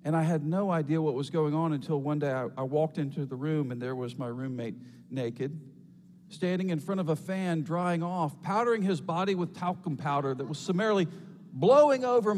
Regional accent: United States; And I'm an American, and I'm telling you, there's 50 states.

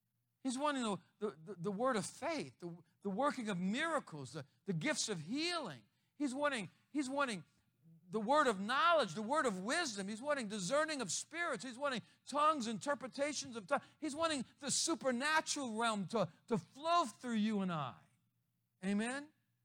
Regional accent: Chalmette, Louisiana, United States; I'm from Chalmette. I'm from Araby. It's like Nazareth. Can anything good come out of Araby? Come on. I'm nobody special. I promise you that. I went to Chalmette High School. I barely passed.

